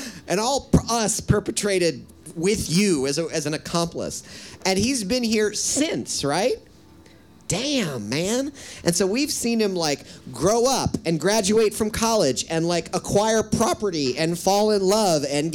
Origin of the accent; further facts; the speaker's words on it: Michigan, United States; it is a young man from my home state of Michigan.